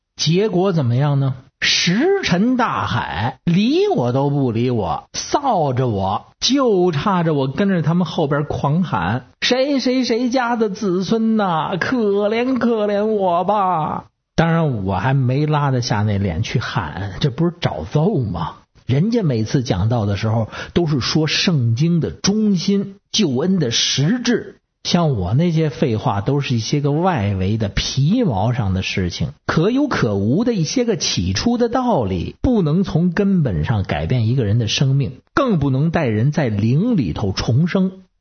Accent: Beijing, China; ，有时间我再接着跟您聊。

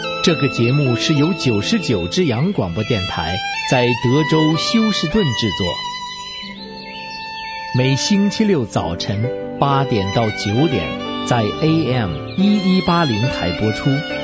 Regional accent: Beijing, China; 各位听众好，我是北京的

